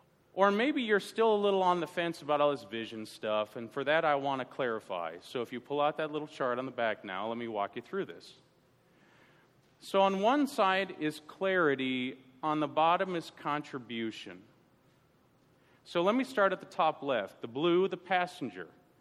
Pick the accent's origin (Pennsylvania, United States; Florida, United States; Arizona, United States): Pennsylvania, United States; Pittsburgh; sorry, I'm from Pittsburgh, it doesn't, nothing to do with that, okay?